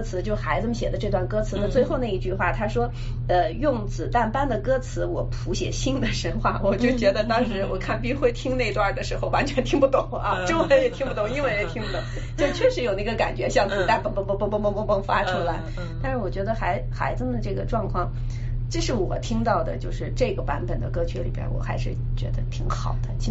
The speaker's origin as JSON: {"language": "Chinese", "region": "Beijing", "country": "China", "lives_now": "United States", "said": "我不是从北京过来嘛"}